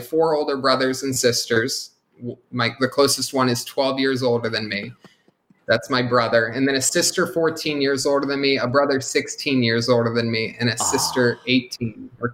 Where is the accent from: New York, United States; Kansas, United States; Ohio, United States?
Ohio, United States; born or raised there